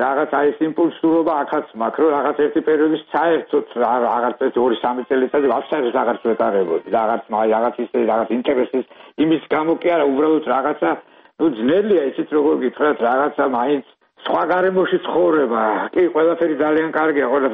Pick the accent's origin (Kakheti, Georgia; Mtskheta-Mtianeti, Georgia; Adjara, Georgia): Kakheti, Georgia; Tsinandali; born or raised there; now in Freiburg, Germany